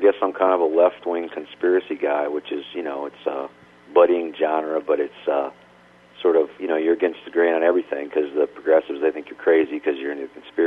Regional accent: Missouri, United States; Okay, I'm from Missouri, I can do that.

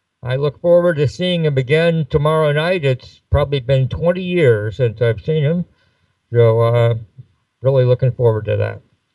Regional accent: Cincinnati, Ohio, United States; I first met Leroy when I was growing up in Cincinnati.

